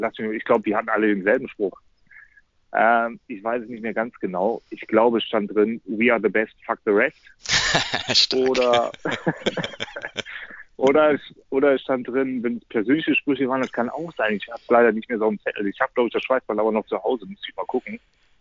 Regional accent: Essen, North Rhine-Westphalia, Germany; now in Hamburg, Germany; dass ich im Prinzip immer im Westen gelebt habe, in meiner Heimat in Essen. Und das für mich eine Riesensache war, mal, sag ich mal, diese Komfortzone zu verlassen, mal was anderes zu machen, nach Hamburg zu ziehen.

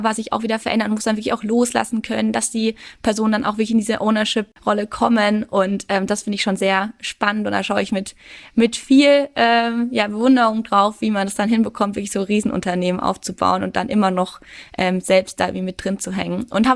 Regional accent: Würzburg, Bavaria, Germany; now in Regensburg, Germany; Ich bin ja ursprünglich aus Würzburg und bin dann nach Regensburg gekommen wegen meiner Beziehung

